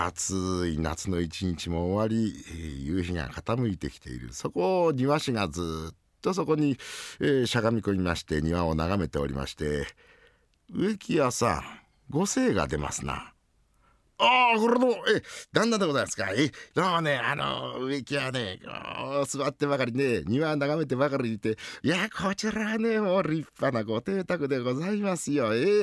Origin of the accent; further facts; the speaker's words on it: Tokyo, Japan; 私も東京東部の下町の出身としては、北東部が熱いっていうのは随分気になるんですけどね